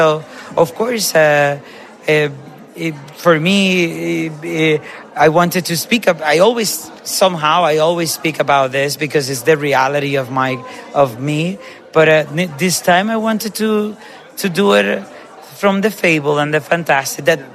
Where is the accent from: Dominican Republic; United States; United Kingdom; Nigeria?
Dominican Republic; Yes, of course. I mean, I'm from the Caribbean. No, I'm not Colombian. I'm from the Dominican Republic.